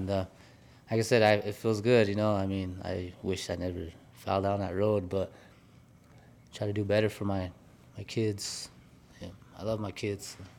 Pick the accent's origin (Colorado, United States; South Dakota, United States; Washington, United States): South Dakota, United States; Manderson; I'm from Manderson, South Dakota, on the Pine Ridge Indian Reservation.